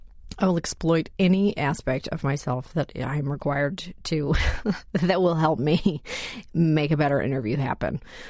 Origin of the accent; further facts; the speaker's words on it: Canada; born there; I'm Canadian by birth.